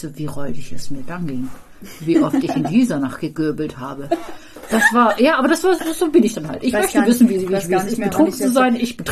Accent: Baden-Württemberg, Germany; Ich war 11 oder 12 und ich bin ja im Schwarzwald groß geworden.

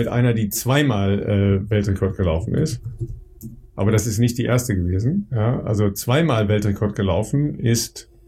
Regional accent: North Rhine-Westphalia, Germany; das ist in der Nähe meiner Heimat im Münsterland

